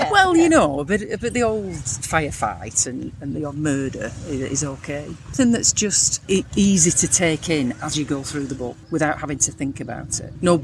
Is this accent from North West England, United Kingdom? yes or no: yes; Bolton, North West England, United Kingdom; I'm from Bolton in England.